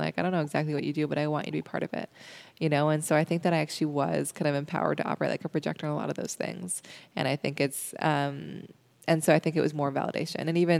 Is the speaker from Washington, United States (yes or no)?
yes; Seattle, Washington, United States; born or raised there